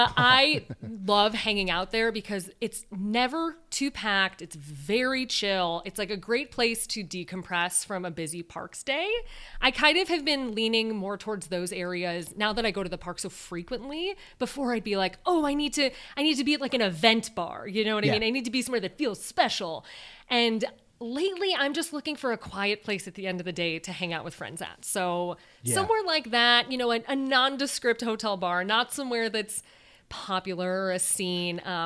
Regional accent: Chicago, Illinois, United States; I come from Illinois, from Chicago. We eat a lot and I rep it.

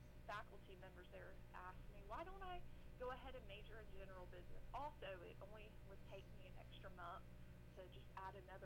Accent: Stockbridge, Georgia, United States; I am born and raised in Stockbridge, Georgia.

